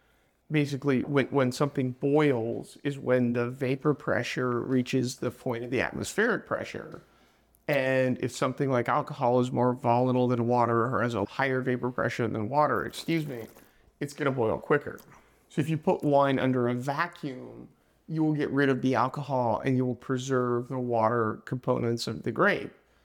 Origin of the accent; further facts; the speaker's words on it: California, United States; That's how I grew up sailing on the San Francisco Bay